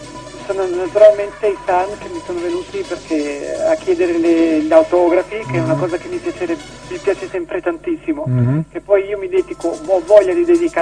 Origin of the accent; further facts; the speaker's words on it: Calabria, Italy; In Calabria, a rilassarmi al mio paese, che sono originario della Calabria